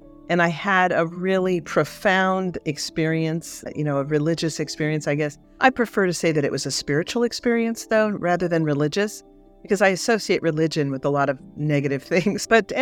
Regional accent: Spokane, Washington, United States; born there; I was born in Washington State, in Spokane, Washington

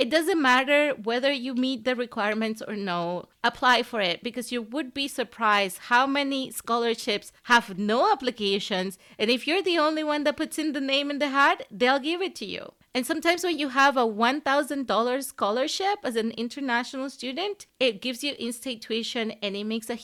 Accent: Venezuela; growing up in Venezuela, the best opportunity that I ever had is that I saw myself represented everywhere.

